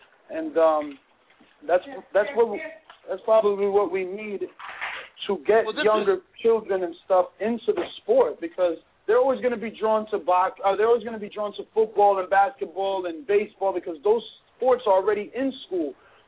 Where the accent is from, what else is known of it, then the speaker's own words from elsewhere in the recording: New Jersey, United States; I mean, I'm from New Jersey, and for you to find a gym, you have to go at least 40 miles away